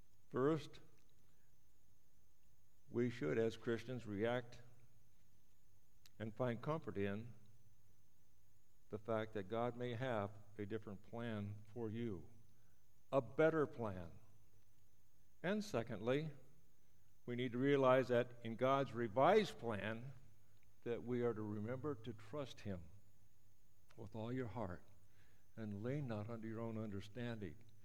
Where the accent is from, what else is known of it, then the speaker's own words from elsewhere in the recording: California, United States; also born or lived in Oregon; I grew up in Southern California on a dairy where we made a living off of udders. And then we moved to Oregon. We still had a dairy.